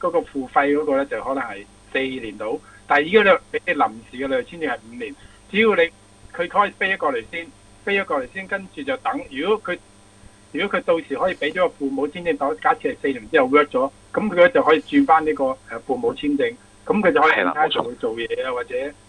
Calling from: Melbourne, Victoria, Australia; 墨尔本。

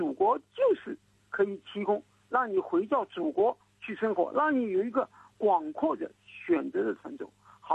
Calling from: Sydney, New South Wales, Australia; 我是来自悉尼的

